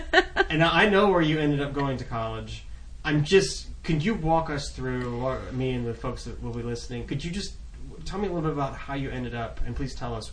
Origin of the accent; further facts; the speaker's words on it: Portsmouth, Virginia, United States; also born or lived in Chesapeake; so I grew up in Portsmouth, Chesapeake, and Virginia Beach, Virginia, right at the bottom of the Virginia state on the coast.